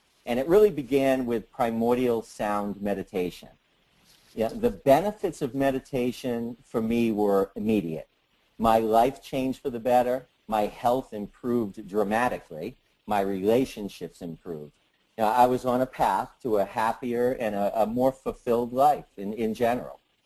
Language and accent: English; Simsbury, Connecticut, United States; Hi, everyone. … I'm from Simsbury, Connecticut.